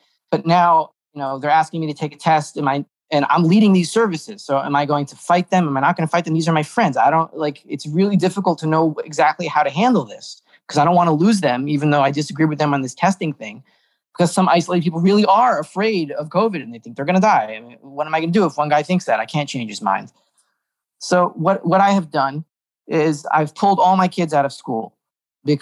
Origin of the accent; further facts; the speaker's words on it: Miami, Florida, United States; I've been tempted to go back to Florida where I'm from. I'm from Miami and my parents are still there